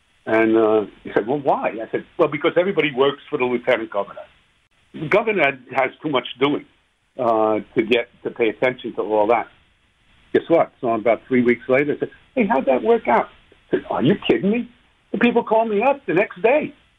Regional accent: New York City, New York, United States; I grew up in New York City. I took a train to school every day

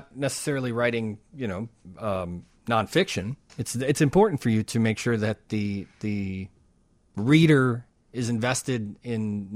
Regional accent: Chicago, Illinois, United States; But it was interesting to me as a Chicagoan that the book kind of starts off with one of the characters

